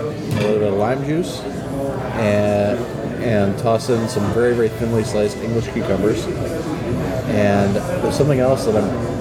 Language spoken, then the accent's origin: English; United States; Just because I'm an American and I like meat.